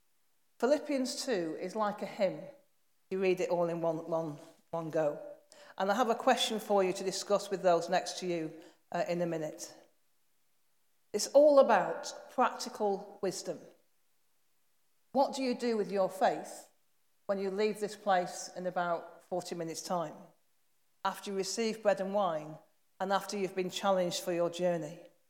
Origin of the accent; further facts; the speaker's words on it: Manchester, North West England, United Kingdom; accent: Manchester; in a different country. I know it's only Scotland, but it was challenging. And they did understand my Manchester accent.